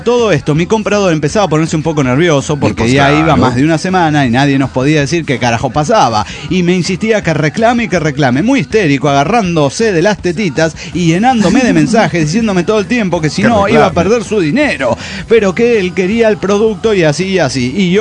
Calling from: La Pampa, Argentina; de La Pampa.

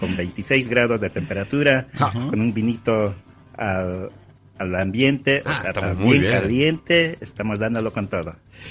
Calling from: Florencio Varela, Buenos Aires Province, Argentina; desde Florencio Varela, Buenos Aires, Argentina.

